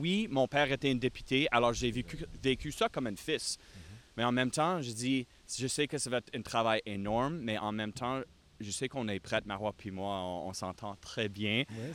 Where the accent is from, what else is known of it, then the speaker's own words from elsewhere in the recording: Beaconsfield, Quebec, Canada; Je viens de Beaconsfield, né au centre-ville, mais oui. J'ai grandi à Beaconsfield.